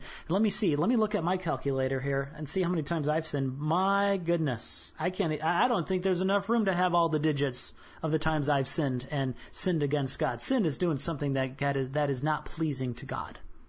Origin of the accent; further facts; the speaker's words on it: Chicago, Illinois, United States; I grew up in Chicago.